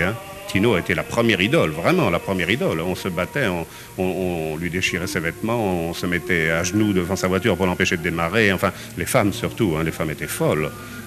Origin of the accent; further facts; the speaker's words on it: Paris, Île-de-France, France; Je suis parisien d'origine, j'ai commencé à faire les puces tout autour de Paris